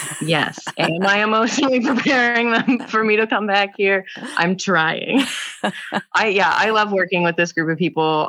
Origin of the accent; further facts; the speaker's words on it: Massachusetts, United States; I came from Massachusetts and I'm heading back.